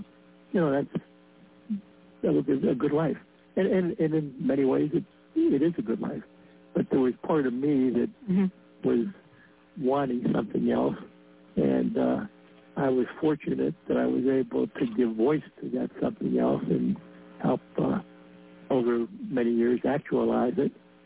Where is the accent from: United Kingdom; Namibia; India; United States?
United States; Midwest; You know, I grew up in the Midwest. My parents came from relatively humble backgrounds.